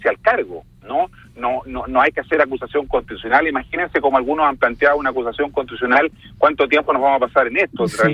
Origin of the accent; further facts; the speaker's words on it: Chile; no va a ser tan ordenado como los chilenos nos gusta de alguna manera